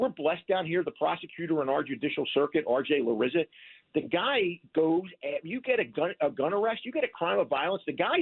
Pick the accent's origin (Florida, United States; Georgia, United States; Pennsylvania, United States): Pennsylvania, United States; Philadelphia; It breaks my heart, Dom, to see my hometown like that.